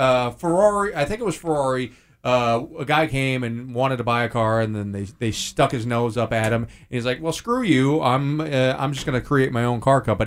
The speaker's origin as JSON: {"language": "English", "region": "Midwest", "country": "United States", "said": "Pam was from the East Coast. I'm from the Midwest."}